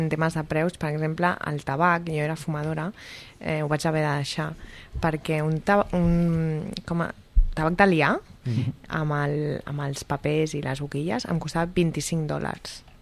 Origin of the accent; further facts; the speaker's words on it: Barcelona, Catalonia, Spain; Jo dic que soc de Barcelona.